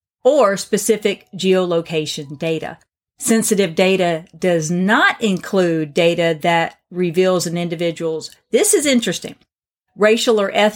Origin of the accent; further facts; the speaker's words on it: the South, United States; I'm from the South, which has strong family values.